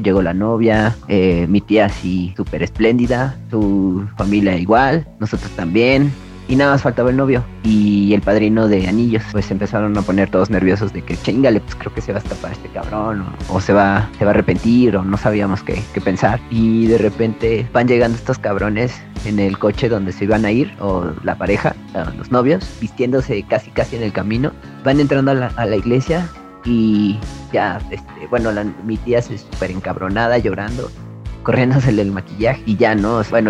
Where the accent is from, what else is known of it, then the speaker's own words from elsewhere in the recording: Oaxaca, Mexico; de Oaxaca, México, y vengo a contarles una anécdota